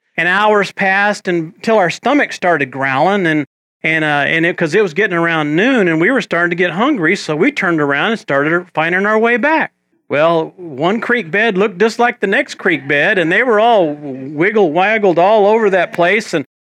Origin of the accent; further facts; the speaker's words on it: San Antonio, Texas, United States; I grew up down in South Texas, and in South Texas, around San Antonio, I mean, it's just sky everywhere you look